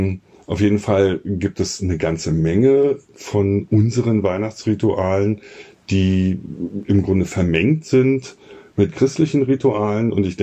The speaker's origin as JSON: {"language": "German", "region": "Berlin", "country": "Germany", "said": "Das kenne ich ja als Berliner nicht so."}